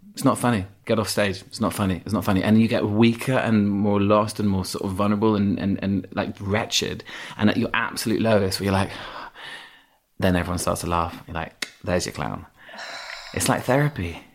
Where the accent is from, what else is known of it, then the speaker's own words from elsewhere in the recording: Yorkshire and the Humber, United Kingdom; accent: Yorkshire; I had an accent. I had a strong Yorkshire accent till I was about 11, 12, yeah.